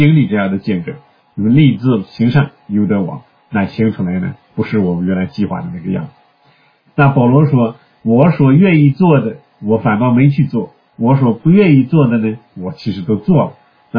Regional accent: China

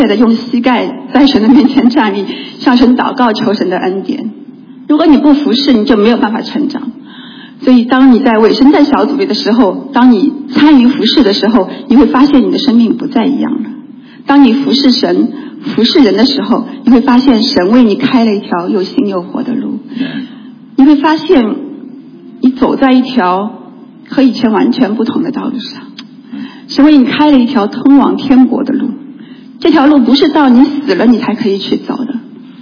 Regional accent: Shanghai, China; 很多让你觉得我们上海人说操气嘞

